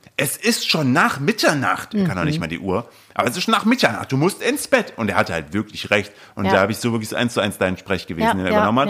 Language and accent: German; East Germany, Germany; So da, wo ich her, also da im Osten.